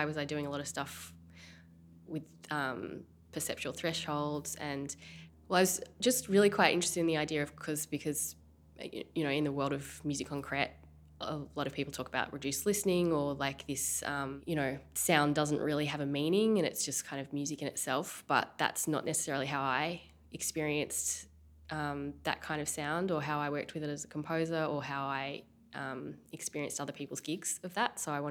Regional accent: Australia; I am from Australia. I live in a small town called Clunes, which is a population of about 1,600, but it's 2 hours from Melbourne. So I study in Melbourne, spend a lot of time there as well.

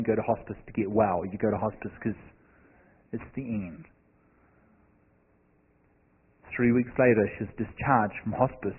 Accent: Redding, California, United States; And I said, William, I said … I'm from Redding, California and I'm here to minister to your wife.

